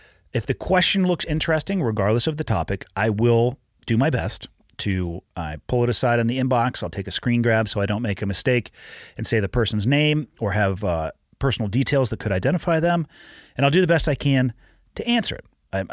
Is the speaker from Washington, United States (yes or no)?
no; Santa Cruz, California, United States; I was born and raised in Santa Cruz. I was in the water all the time.